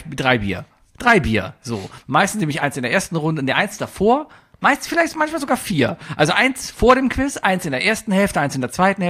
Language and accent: German; Cologne, North Rhine-Westphalia, Germany; Ja, aber ich bin Kölner Stadtkind.